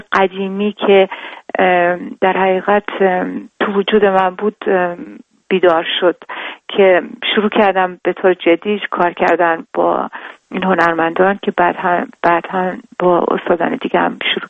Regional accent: Iran; moved away as an adult; now in Europe; در از کودکی در ایران متولد شدم، اونجا دوره کودکی و نوجوانی رو اونجا گذروندم، بعد از دوره مدرسه و دبیرستان به اروپا اومدم برای تحصیل موسیقی

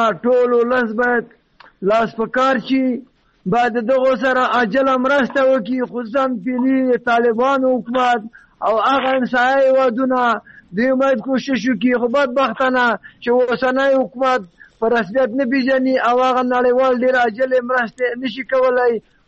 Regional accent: Logar, Afghanistan; زه خپل د لوګر د ولایت یم،

